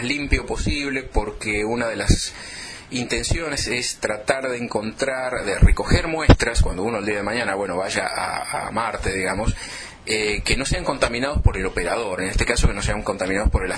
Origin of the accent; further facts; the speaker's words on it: Argentina; uno puede decir, bueno, soy argentino y me siento parte de eso